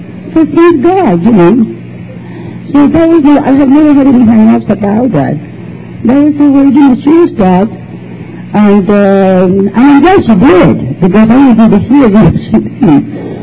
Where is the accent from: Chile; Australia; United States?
Chile; I was born in South America, from Chile, and I come from a middle class family. I come from a large family